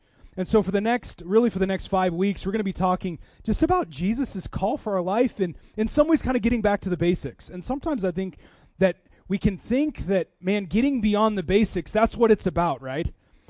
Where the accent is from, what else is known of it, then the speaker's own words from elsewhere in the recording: Seattle, Washington, United States; now in Wichita, United States; I grew up in Seattle, which is very unchurched. Up there, you're the weirdo if you go to church.